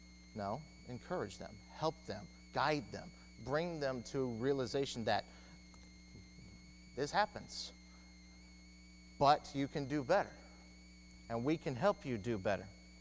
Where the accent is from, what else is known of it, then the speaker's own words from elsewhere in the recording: Rosenberg, Texas, United States; Growing up in Rosenberg, at the congregation there, I had a lot of family that lived there.